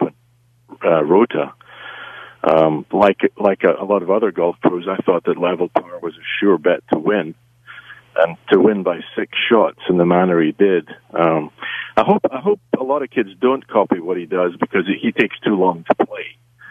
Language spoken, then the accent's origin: English; Scotland, United Kingdom; Carnoustie in Scotland, my home country